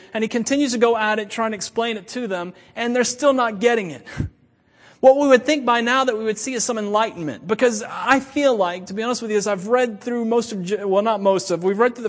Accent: Wauchula, Florida, United States; Everyone in their world thinks that I'm from Waimama. I'm from Wachula.

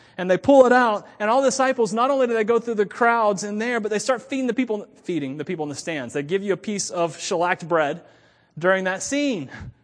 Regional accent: Wauchula, Florida, United States; I'm from Wauchula, Florida, where the biggest thing that they do, or the biggest thing to come out of Wauchula besides orange groves and oranges, is the story of Jesus

